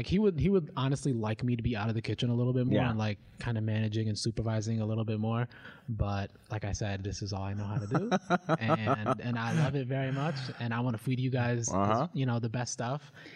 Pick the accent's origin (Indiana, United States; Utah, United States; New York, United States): New York, United States; born there; I was born in New York. I was born in Manhattan. And so all my sports stuff is kind of NY based, you know what I mean?